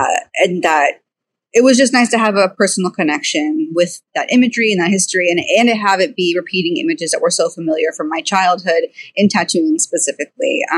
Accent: Southeast, United States; because it's so prevalent on the West Coast, but I grew up in the Southeast.

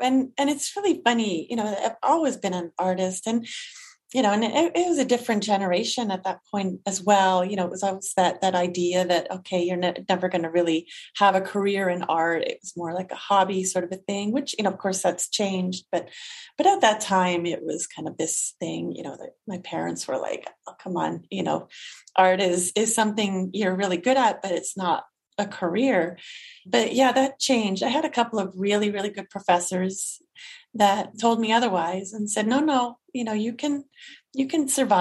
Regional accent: Pennsylvania, United States; also born or lived in Quebec, Canada; I mean, I grew up in Pennsylvania as well, you know, but it didn't have like the same energy, or, you know, like it didn't really feel like home where Quebec did.

